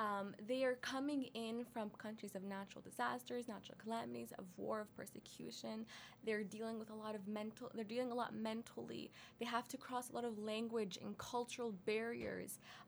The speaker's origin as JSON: {"language": "English", "country": "Canada", "said": "So just please remember, I am Canadian and I have so much privilege"}